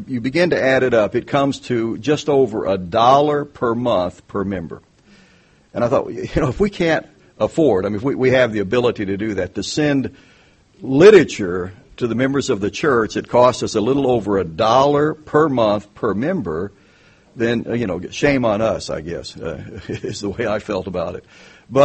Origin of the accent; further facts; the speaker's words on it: the South, United States; Well, I grew up in the South as well